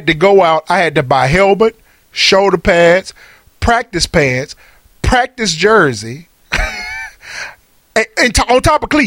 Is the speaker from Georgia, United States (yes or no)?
no; Birmingham, Alabama, United States; we came here from Birmingham. We played Little League football in Birmingham.